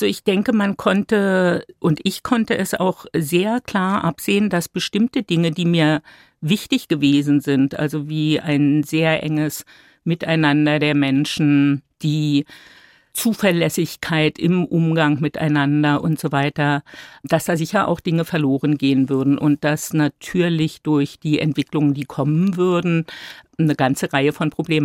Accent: Babelsberg, Brandenburg, Germany; ich bin ja in Babelsberg groß geworden, grenzt ja an West-Berlin, damals West-Berlin für uns, das heißt, die Mauer ist immer präsent gewesen

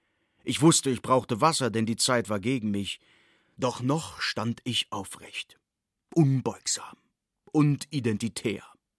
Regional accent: Austria; Als Österreicher ist die Bergung eine alpinistische Tätigkeit.

